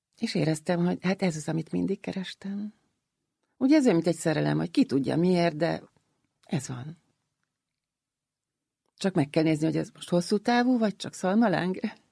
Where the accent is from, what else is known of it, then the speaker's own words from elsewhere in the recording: Budapest, Hungary; Én a Rózsadombon nőttem fel